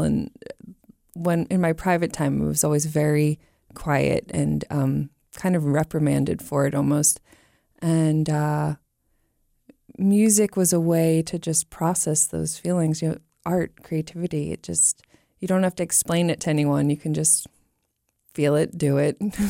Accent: New York, United States; I can, you know, say, oh, well, I'm from New York.

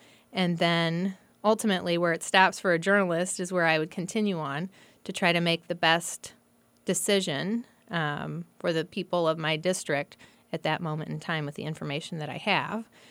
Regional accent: Springfield, United States; I grew up in the Springfield area

